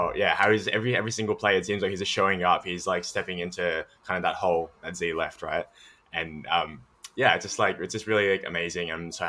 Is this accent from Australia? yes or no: yes; Melbourne, Victoria, Australia; I'm from Melbourne, Australia. Currently, I live in St. Kilda, which is basically like along the beach.